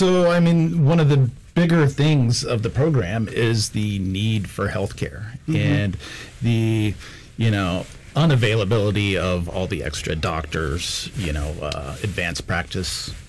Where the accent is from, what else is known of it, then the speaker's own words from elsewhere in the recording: Fairbanks, Alaska, United States; now in Sand Point, United States; I live in Sand Point. I'm not originally from there. I'm originally from Fairbanks, but I moved out there almost 15 years ago now.